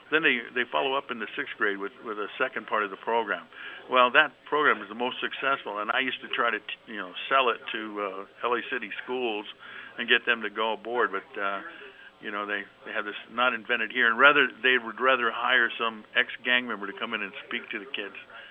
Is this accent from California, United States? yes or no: yes; Compton, California, United States; I grew up in Compton. It was primarily a black neighborhood.